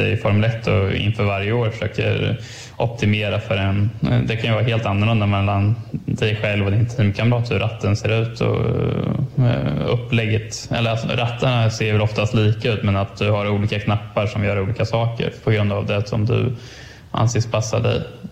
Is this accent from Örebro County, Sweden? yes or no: yes; Örebro, Örebro County, Sweden; Och vi är båda från Örebro liksom.